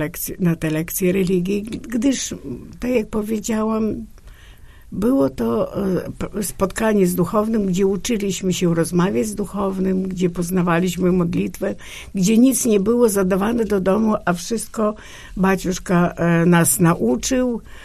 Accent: Podlaskie Voivodeship, Poland; ja jestem wielką szczęściarą, bo urodziłem się na skraju Puszczy Białowieskiej, gdzie duchownym był niezwykły i jest teraz ojciec mitrat Mikołaj Szabelan, gdzie szkoła była położona tuż obok cerkwi

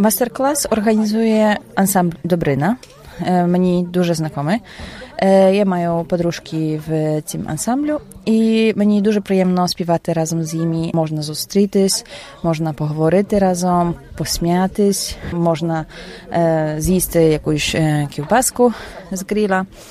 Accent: Lemko Region, Poland; now in Lublin, Poland; Я сама з Лемківщини, тобто живу в Любліні вже багато років, але сама з Лемківщини, я лемкиня.

